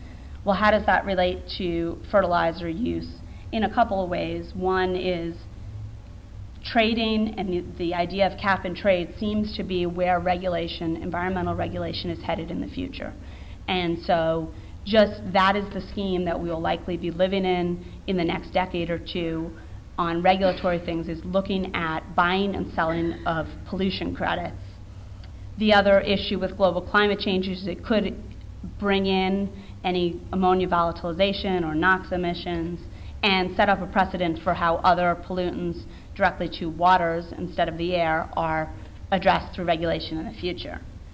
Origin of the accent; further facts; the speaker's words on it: New York, United States; where I grew up in Long Island, New York.